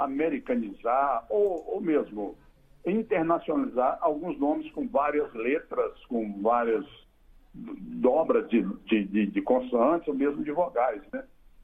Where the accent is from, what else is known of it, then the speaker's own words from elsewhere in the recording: Porto Franco, Maranhão, Brazil; eu sou maranhense de Porto Franco, é o sul do Maranhão.